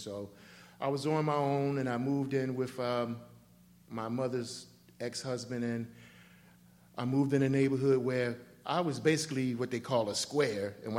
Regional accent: Maryland, United States; But my story is that I grew up around Old Memorial Stadium. I was raised by my grandparents, middle class.

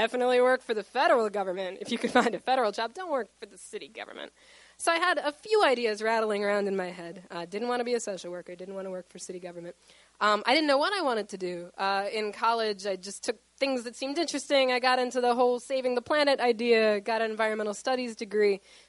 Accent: Woodlawn, United States; I grew up in Woodlawn, just outside of the city near the I-70 park and ride, and we moved there because my father worked for the Social Security Administration

